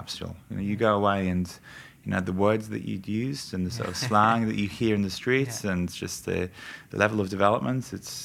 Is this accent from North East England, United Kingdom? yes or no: yes; Morpeth, North East England, United Kingdom; It's Northumberland. So it's a place called Morpeth.